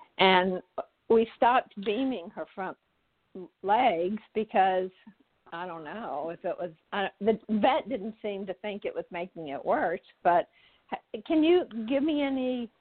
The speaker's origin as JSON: {"language": "English", "town": "Atlanta", "region": "Georgia", "country": "United States", "said": "I'm from Atlanta, Georgia."}